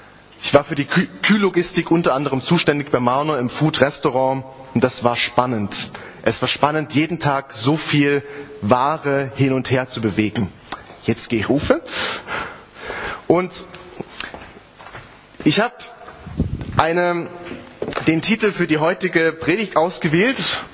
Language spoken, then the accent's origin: German; Dresden, Saxony, Germany; now in Switzerland; Das ist eine Kurzform davon. Ich bin in Dresden geboren, aufgewachsen, habe dort 20 Jahre gelebt. Dresden ist das Florenz des Ostens.